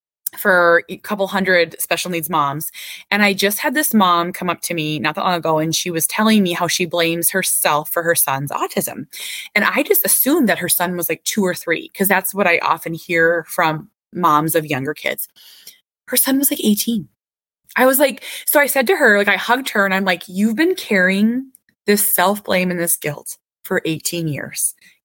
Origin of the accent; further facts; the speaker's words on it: Minnesota, United States; That's just who I am. I'm Minnesotan. I'm Minnesota nice.